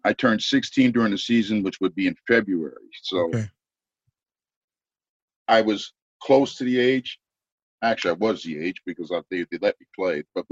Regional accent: New York, United States; also born or lived in Ocala, Florida; The move started when I was about 3 years old. And we moved to New York from Ocala, Florida.

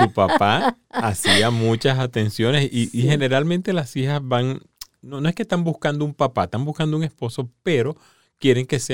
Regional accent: Maracaibo, Zulia, Venezuela; las Águilas del Zulia, que es el equipo de donde yo soy, de Maracaibo

